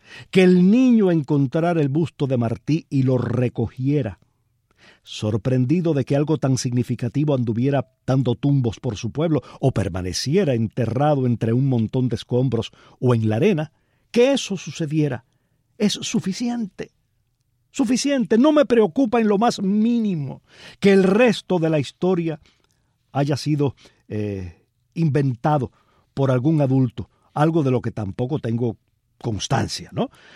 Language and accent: Spanish; Palma Soriano, Santiago de Cuba, Cuba; regreso a mi infancia en Palma Soriano.